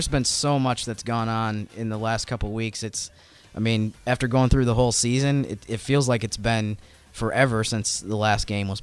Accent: New York, United States; that was the closest NBA city to where I grew up in New York.

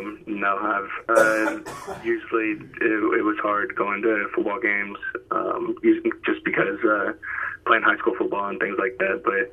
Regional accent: Houston, Texas, United States; No, sir. I'm from Houston, Texas, where I'm staying right now. I'm from Houston originally. I went to school out in California.

